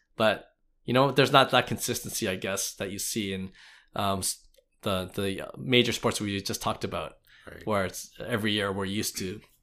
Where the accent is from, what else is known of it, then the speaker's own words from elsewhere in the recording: Canada; it's because maybe we're Canadian and we love baseball first and foremost